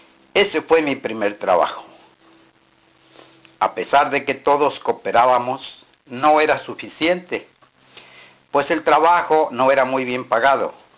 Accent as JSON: {"language": "Spanish", "town": "Moroleón", "region": "Guanajuato", "country": "Mexico", "tie": "born or raised there", "said": "Pero yo sabía que allí en mi pueblo no podía tenerlo. Cumplí 18 años, edad en que en México se es mayor de edad, y me inscribí para dar mi servicio militar obligatorio ahí en Moroleón por un año"}